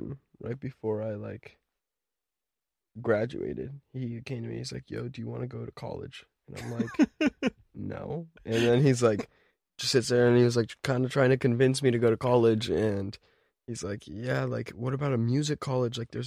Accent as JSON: {"language": "English", "town": "Los Angeles", "region": "California", "country": "United States", "tie": "born or raised there", "said": "In LA, but, all over. Like I started, when my parents had me, they moved into a house in Bel Air."}